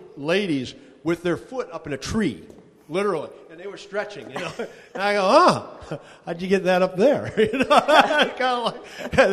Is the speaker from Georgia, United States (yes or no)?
no; Grayling, Michigan, United States; Now, I was raised in Grayling, Michigan, actually. I mean, from the sixth grade on, that's where we were.